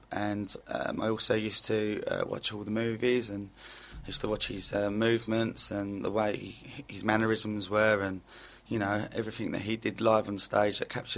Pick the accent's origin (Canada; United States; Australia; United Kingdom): United Kingdom; Dagenham, London; now in Hornchurch, United Kingdom; I'm originally from Dagenham in Essex.